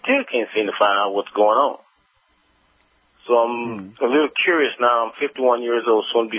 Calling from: Hillsboro, Texas, United States; also born or lived in Houston; so I'm in Texas, and I moved from Houston to Hillsboro, Texas.

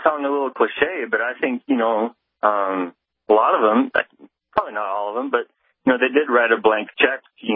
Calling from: Lincoln, Nebraska, United States; Lincoln, Nebraska.

